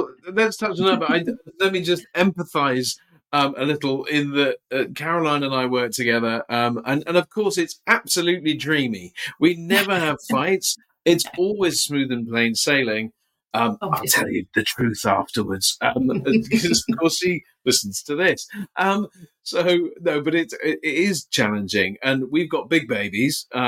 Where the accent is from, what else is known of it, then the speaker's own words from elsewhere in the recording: Box, South West England, United Kingdom; I grew up in Box, which is just outside Bath